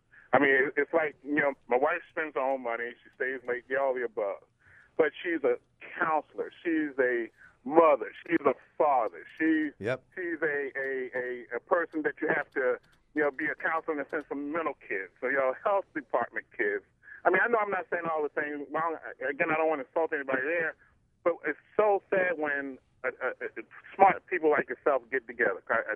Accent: Baltimore, Maryland, United States; when I grew up in Baltimore, we had the cultural arts program, we had Camp Concern, we had stuff that would keep kids off the street.

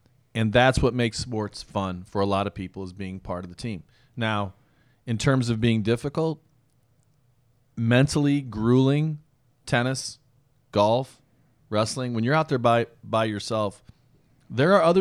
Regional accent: Granite City, Illinois, United States; We wrestled in PE when I was a kid growing up in Granite City.

